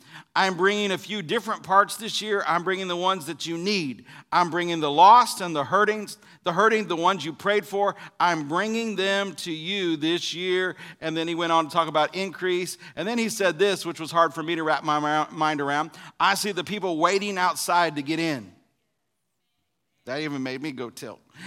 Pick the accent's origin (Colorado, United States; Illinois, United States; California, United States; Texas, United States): Illinois, United States; Where I grew up in Illinois, we have four very distinct seasons. Here in North Alabama, we have four seasons